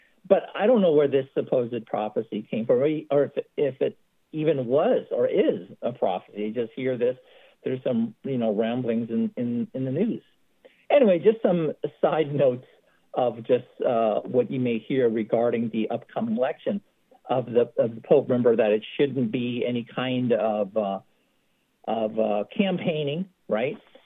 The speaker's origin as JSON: {"language": "English", "country": "Philippines", "said": "You know, I'm Filipino, but I have no preference to who"}